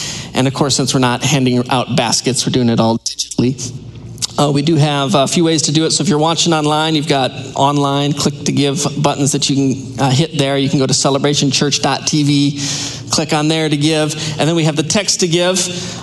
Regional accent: Marshfield, Wisconsin, United States; Y'all, I'm not from the South. Grew up in Marshfield, Wisconsin. Big city.

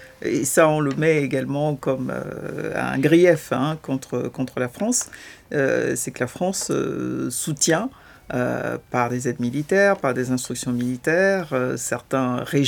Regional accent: Togo; le cas le plus typique, c'est celui de mon pays d'origine, le Togo

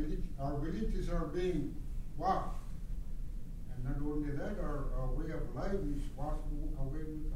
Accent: Barrow, Alaska, United States; But I'm from Barrow, Alaska, so I think. I feel very connected to what you're saying

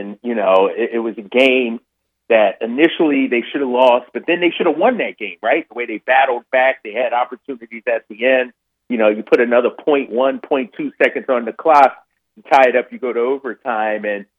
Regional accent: Philadelphia, Pennsylvania, United States; Man, you know I'm a Philly guy. I'm from Philadelphia

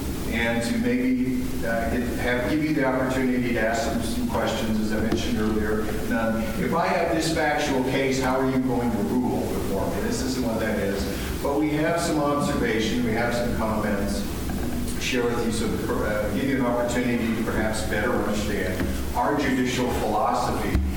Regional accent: Utah, United States; So I invited, I'm from Utah, Judge Parker from Wyoming, and Judge McNamara from Colorado

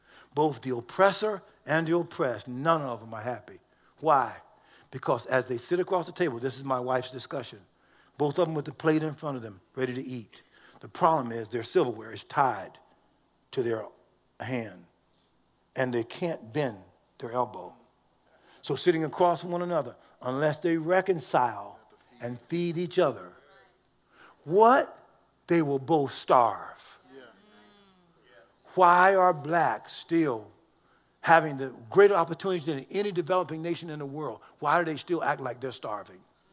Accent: Richmond, Virginia, United States; I was from Richmond, Virginia.

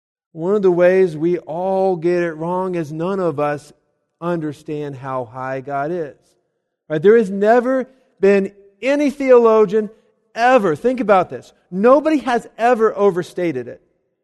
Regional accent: Colorado, United States; However, I'm from Colorado. And as wonderful as this is, I grew up where I could look out the back of our house. We'd be out playing in the backyard, and there's Pikes Peak.

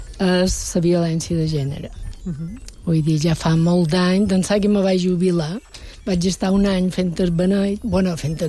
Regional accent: Palma, Balearic Islands, Spain; born there; now in Sa Cabaneta, Spain; jo soc nascuda a Palma, però visc a la Cabaneta. Fa 40 anys, no? O sigui que ja som més d'allà que no d'aquí.

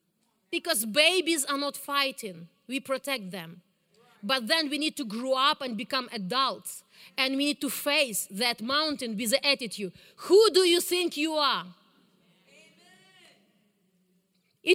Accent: Ukraine; English is a second language; Because I grew up in Soviet Union, I never traveled. And we didn't have mountains on the most part of Ukraine.

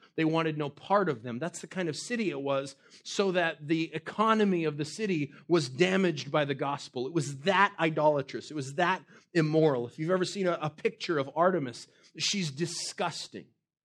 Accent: New Mexico, United States; I'm from New Mexico. I'm a New Mexican. And it helps, if you want to know me, to know New Mexico. I don't do well in humidity because I'm like a lizard because I'm from New Mexico.

